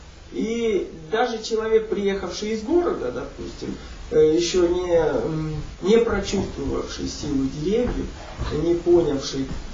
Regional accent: Ukraine; Мы с Украины. У нас есть поместье.

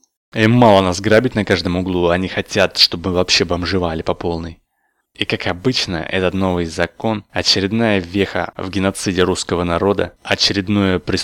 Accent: Siberia, Russia; Я, кстати, из Сибири.

